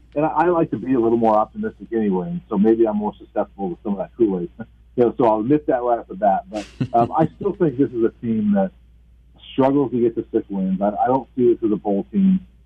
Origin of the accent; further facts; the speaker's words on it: Colorado, United States; But again, coming from here, growing up in Colorado, I love the local games.